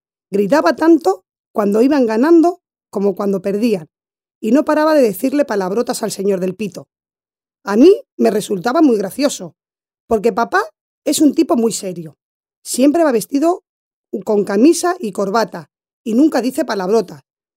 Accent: Alicante, Valencian Community, Spain; tengo 9 años y soy de Alicante.

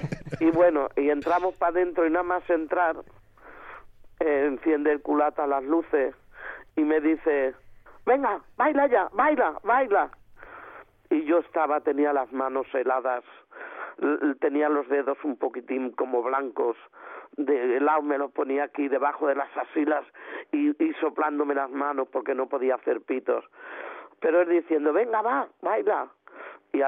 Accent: Barcelona, Catalonia, Spain; Digo, pues yo soy de Barcelona.

